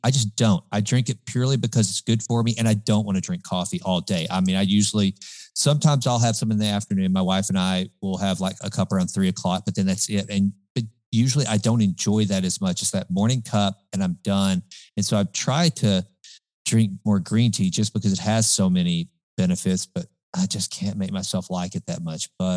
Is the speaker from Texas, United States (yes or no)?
yes; Sulphur Springs, Texas, United States; You're probably going to start at the radio station in my hometown of Sulphur Springs, population 15,000